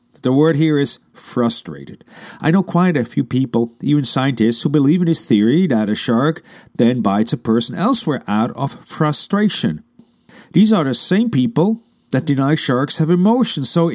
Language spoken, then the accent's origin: English; Switzerland; I'm from Switzerland, which all too often turns into Sweden.